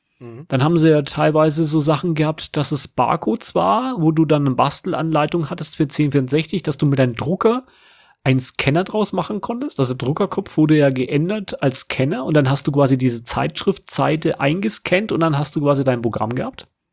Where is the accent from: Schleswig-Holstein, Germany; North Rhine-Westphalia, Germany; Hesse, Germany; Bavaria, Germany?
Bavaria, Germany; Und dann gab es noch ein bisschen Bayerischer Rundfunk, also da, wo ich aufgewachsen bin.